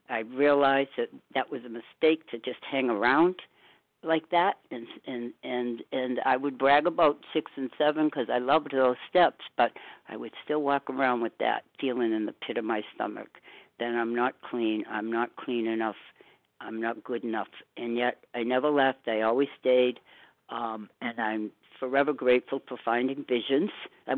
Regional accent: Walpole, Massachusetts, United States; from Walpole, Massachusetts, and I wanted to speak today

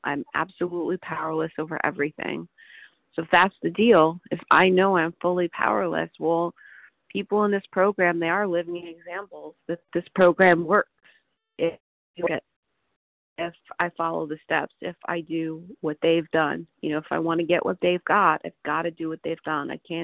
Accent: Seattle, Washington, United States; I'm from Seattle

